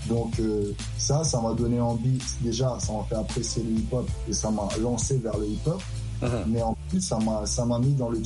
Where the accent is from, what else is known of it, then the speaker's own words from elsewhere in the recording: Brooklyn, New York, United States; Moi, j'ai grandi aussi dans Manly, in the Bedside. in the Bedford-Stuyvesant section of Brooklyn. So j'étais sur Franklin and Green à l'époque, ou Franklin and Clifton, Tompkins and Vernon.